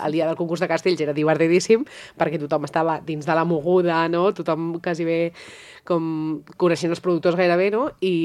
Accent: Tarragona, Catalonia, Spain; Jo soc de Tarragona ciutat

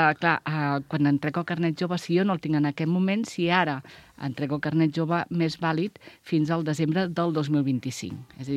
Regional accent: Vilafranca del Penedès, Catalonia, Spain; perquè soc de Vilafranca

